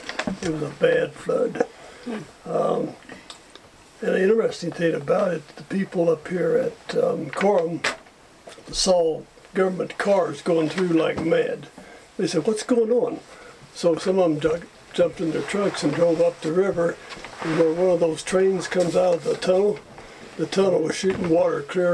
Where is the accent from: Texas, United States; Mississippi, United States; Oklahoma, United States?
Oklahoma, United States; also born or lived in Collinsville; Okay, I was born June 7, 31, in Collinsville, Oklahoma. Grew up in Ok